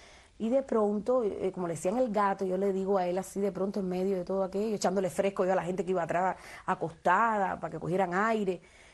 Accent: Cuba; moved away as an adult; now in United States; Salí de Cuba un 4 de julio y llegué a Estados Unidos el 16 de julio. Y porque entré por México, el 16 de julio crucé la frontera y llego a Las Vegas, Nevada, donde estaba mi hermana.

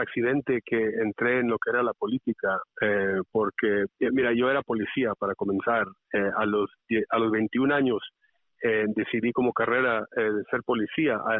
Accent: California, United States; born there; mi padre era documentado y yo también, como nací en California

